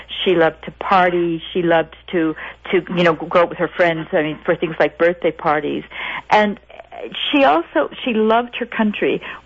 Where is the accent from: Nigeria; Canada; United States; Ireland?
Canada; even though for me as a Canadian it's balmy in Washington.